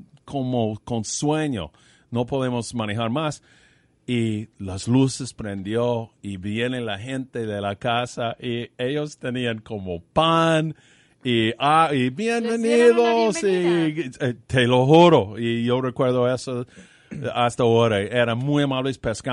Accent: United States; Spanish is a second language; Bueno, yo soy un gringo. Yo puedo hablar así de mi gente.

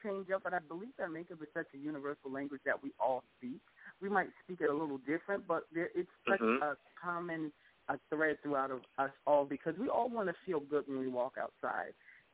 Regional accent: Jersey City, New Jersey, United States; Yeah, that's my hometown.

